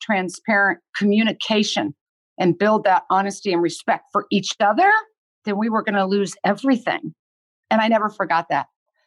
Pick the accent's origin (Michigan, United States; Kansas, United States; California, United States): Kansas, United States; I grew up in Kansas and I had two amazing parents.